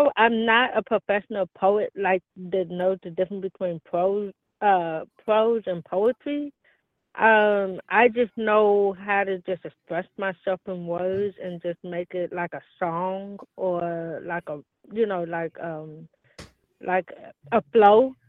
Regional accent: Oakland, California, United States; And I'm from Oakland in Berkeley, California.

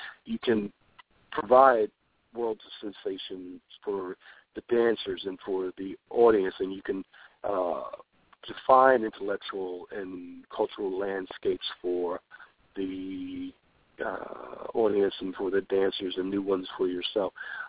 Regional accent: Philadelphia, Pennsylvania, United States; No. I grew up in Philadelphia. I grew up in North Philadelphia.

